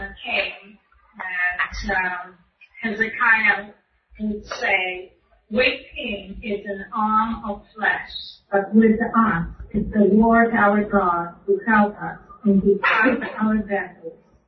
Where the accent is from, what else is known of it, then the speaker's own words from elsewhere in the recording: Washington, District of Columbia, United States; from Washington, D.C.